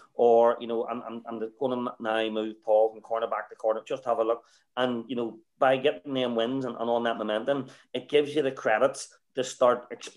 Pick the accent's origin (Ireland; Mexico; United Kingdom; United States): Ireland; You know, we're all Irish males that play the game first and foremost for enjoyment.